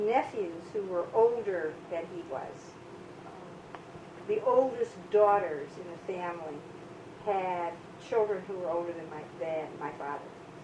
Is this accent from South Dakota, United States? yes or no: yes; Aberdeen, South Dakota, United States; also born or lived in Sioux City, Iowa; I was born in Sioux City, Iowa, because my mother went to what she considered to be civilization to have me. So I was born in Sioux City, Iowa, but I basically grew up in Aberdeen, South Dakota.